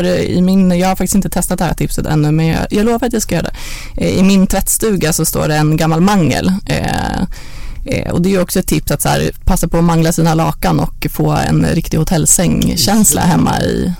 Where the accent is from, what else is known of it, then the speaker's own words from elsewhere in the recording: Järna, Stockholm County, Sweden; jag är uppvuxen i Järna som är en liten by utanför Stockholm